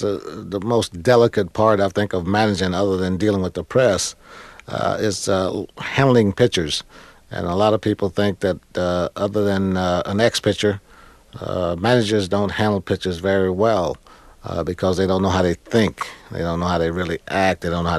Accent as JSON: {"language": "English", "town": "Oakland", "region": "California", "country": "United States", "tie": "born or raised there", "said": "As I was growing up in Oakland, California, I certainly knew the difference in the color of my skin"}